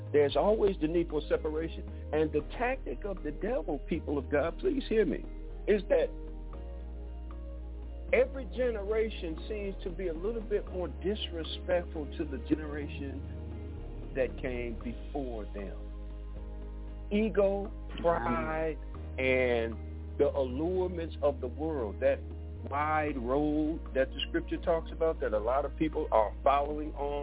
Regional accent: Detroit, Michigan, United States; I'm an Air Force veteran. I grew up in Detroit, so I know about military tactics.

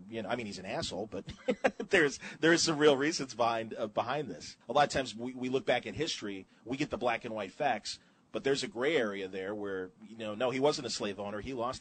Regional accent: Chicago, Illinois, United States; growing up in Chicago, you know, there was always a healthy local wrestling market, especially when I grew up in the 60s and 70s.

